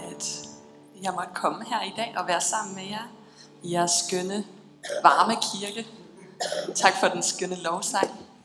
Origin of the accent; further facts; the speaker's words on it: Aarhus, Central Denmark Region, Denmark; born there; also born or lived in Armenia; jeg er født i Aarhus, og så har jeg tilbragt 9 år af min barndom i Armenien. Der arbejdede mine forældre.